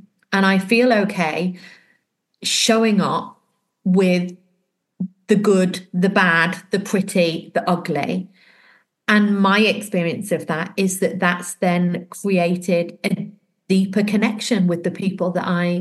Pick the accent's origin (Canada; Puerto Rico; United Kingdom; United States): United Kingdom; we are British and, you know, we British people, we like to, you know, present ourselves in a certain way